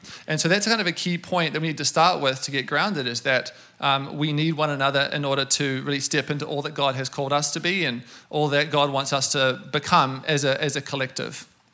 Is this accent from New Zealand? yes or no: yes; New Zealand; I'm from New Zealand, so you hear the funny accent.